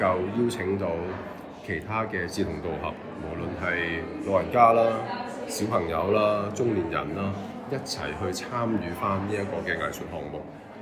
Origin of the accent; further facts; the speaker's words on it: Hong Kong; 對於我們香港人影響很深的一個報刊